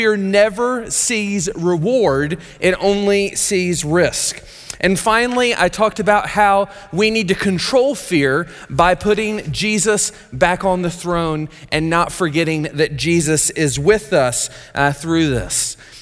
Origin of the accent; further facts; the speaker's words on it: Tennessee, United States; go the 7 hours or so away to Tennessee to plant a church in my hometown.